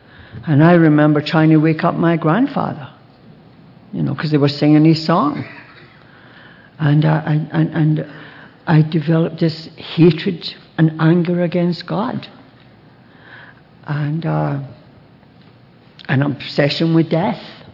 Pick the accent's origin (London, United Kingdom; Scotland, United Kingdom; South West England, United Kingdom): Scotland, United Kingdom; Glasgow; born there; I was born in Glasgow, Scotland.